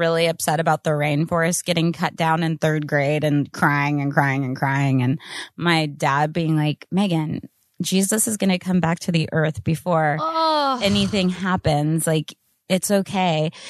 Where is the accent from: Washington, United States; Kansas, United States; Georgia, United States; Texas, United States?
Kansas, United States; I'm from Kansas. It's kind of farmy, but no.